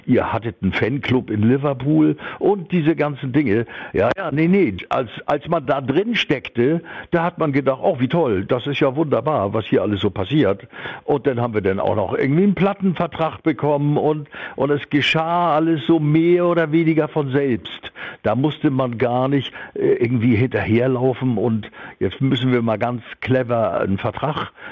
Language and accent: German; Hamburg, Germany; born or raised there